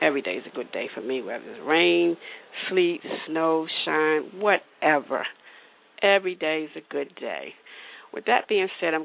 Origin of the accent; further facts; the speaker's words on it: Washington, District of Columbia, United States; It's two ladies that are from D.C., my hometown. Rah, rah, rah, rah, rah. Yeah, D.C., go D.C.